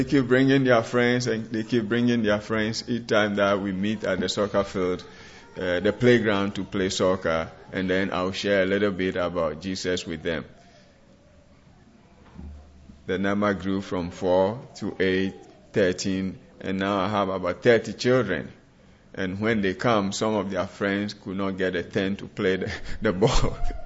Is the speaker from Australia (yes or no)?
no; Ghana; accent: British and Ghana English; I'm coming from Ghana, West Africa.